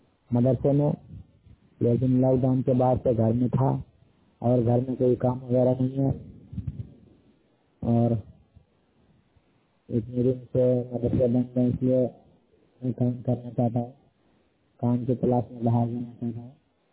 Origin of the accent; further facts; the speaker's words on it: Bihar, India; मैं बिहार का रहने वाला हूँ और मैं लॉकडाउन की वजह से गांव में फंसा हुआ है